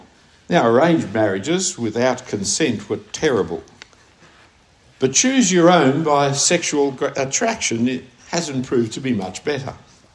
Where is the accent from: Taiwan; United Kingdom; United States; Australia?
Australia; I'm an Australian. I'm a Christian.